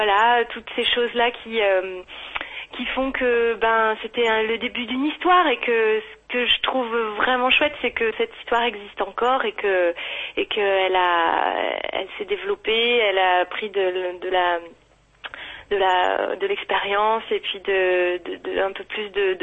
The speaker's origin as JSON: {"language": "French", "town": "Vienne", "region": "Auvergne-Rhône-Alpes", "country": "France", "tie": "born there", "also_born_or_lived": "Lyon", "lives_now": "Brittany, France", "said": "Ah je suis née à Vienne, à l'hôpital Lucien Hussel, il n'y a rien de... je revendique plutôt ça, voilà, après j'ai beaucoup vécu à Lyon surtout, et puis là je suis partie m'expatrier"}